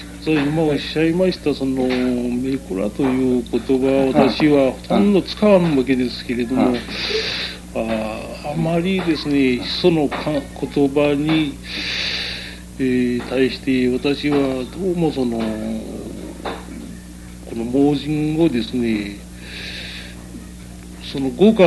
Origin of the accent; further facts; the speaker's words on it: Yoshida, Kagoshima, Japan; born there; 鹿児島郡の吉田村でございます。